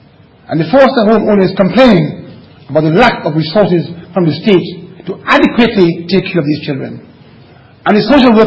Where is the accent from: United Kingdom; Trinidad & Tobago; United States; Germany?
Trinidad & Tobago; Trinidad; It's a proverb that I heard as a little boy growing up in Trinidad.